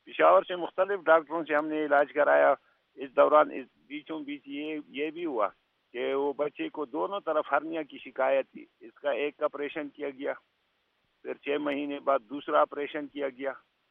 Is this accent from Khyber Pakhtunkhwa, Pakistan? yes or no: yes; Parachinar, Khyber Pakhtunkhwa, Pakistan; اور پاڑا چنار کرم ایجنسی. میرا والد جو تھا وہ ایف سی میں تھا, ہمارا اپنا گھر ہی نہیں تھا. میں ماموں کے گھر پیدا ہوا